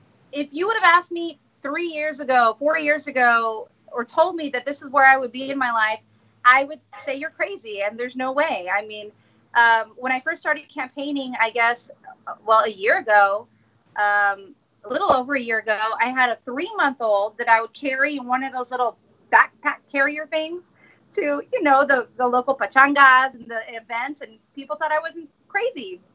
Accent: Brownsville, Texas, United States; So I'm here from Brownsville, Texas, born and raised, and I'm a local attorney.

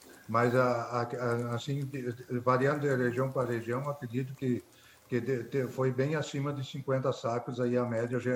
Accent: Santarém, Pará, Brazil; E agora nós temos a nossa região aqui, que é eu sou de Santarém

